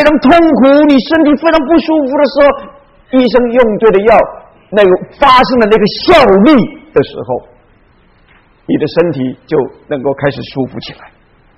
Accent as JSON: {"language": "Chinese", "country": "Taiwan", "tie": "born or raised there", "said": "从前在台湾呢，我不知道在中国怎么，因为我不在中国长大的。"}